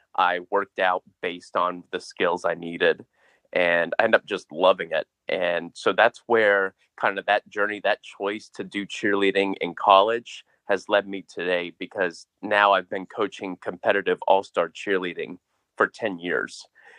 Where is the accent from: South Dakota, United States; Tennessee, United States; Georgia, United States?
Georgia, United States; during the summers when I grew up in Georgia, you know, I would, after dinner, me and my dad would go out and throw the ball to each other